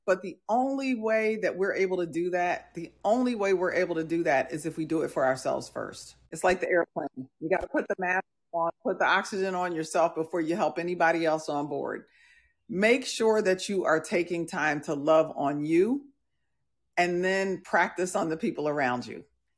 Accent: New Jersey, United States; also born or lived in Milwaukee, Wisconsin; I would tell them I grew up in New Jersey and then Milwaukee.

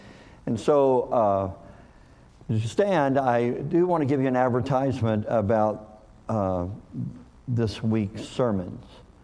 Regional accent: Kentucky, United States; moved away; also born or lived in Missouri / Oklahoma; But I am from Oklahoma. I moved there in 1978. I was born in Missouri, but I grew up in Kentucky. Now, I've been in Oklahoma so long, I feel like I'm Okie.

